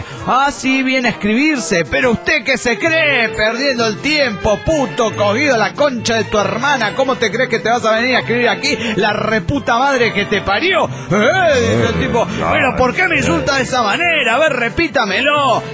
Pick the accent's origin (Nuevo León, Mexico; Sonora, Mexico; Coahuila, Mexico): Sonora, Mexico; Guaymas; de Guaymas, Sonora, México.